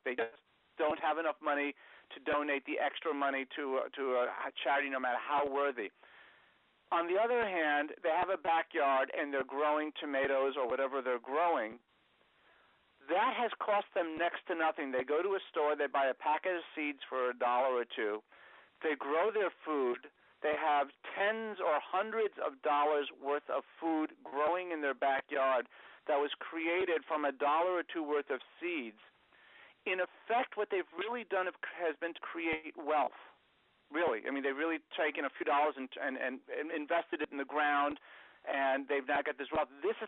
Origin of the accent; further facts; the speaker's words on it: New York, United States; I grew up in New York or a New York environment